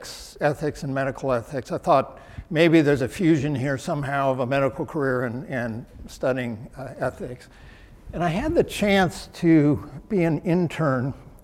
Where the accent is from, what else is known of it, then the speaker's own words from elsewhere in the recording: Minnesota, United States; And growing up in Minnesota at the time I did, we were a little suspicious of California.